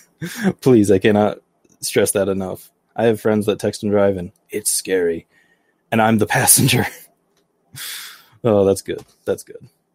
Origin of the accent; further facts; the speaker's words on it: Michigan, United States; I'm actually from Michigan, so I'm a Youper, and I branch out to a lot of Canadians.